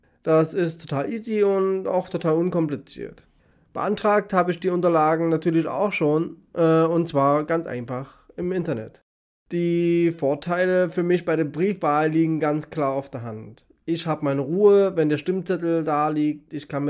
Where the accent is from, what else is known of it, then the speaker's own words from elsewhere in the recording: Saxony, Germany; now in Leipzig, Germany; Denn ich komme ursprünglich selbst aus dem Erzgebirge und weiß, was dort mitunter los ist. Zum Glück wohne ich mittlerweile schon lange, lange in Leipzig